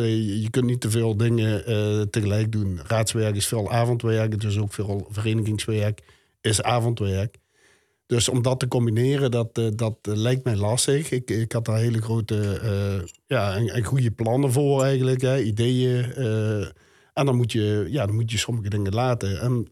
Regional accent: Venlo, Limburg, Netherlands; Mijn eigen wijk, Venlo Oost, waar ik opgegroeid ben.

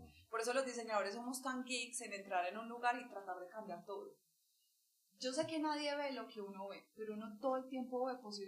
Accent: Medellín, Antioquia, Colombia; yo crecí en la Comuna 13

